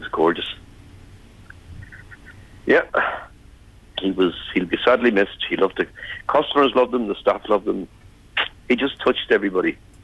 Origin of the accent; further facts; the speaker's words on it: Ireland; now in Perth, Australia; So we're a very close-knit community here in Perth. You know, when it comes to being Irish and doing the best you possibly can with your life, that's what we do.